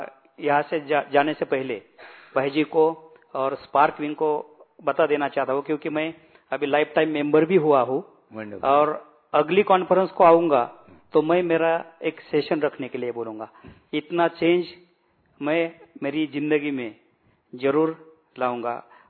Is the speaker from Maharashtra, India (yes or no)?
yes; Pune, Maharashtra, India; मैं पुणे से हूँ, पुणे महाराष्ट्र से।